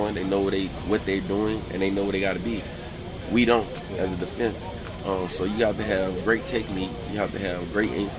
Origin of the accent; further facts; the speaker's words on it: Alabama, United States; now in Cincinnati, United States; There's no offense to the chili. I'm from Alabama. Right. I just know what real chili tastes like.